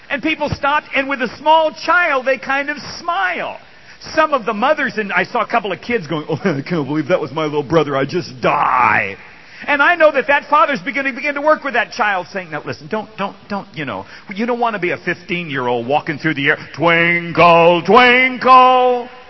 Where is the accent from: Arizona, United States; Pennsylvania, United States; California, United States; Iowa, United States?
California, United States; and I'm from California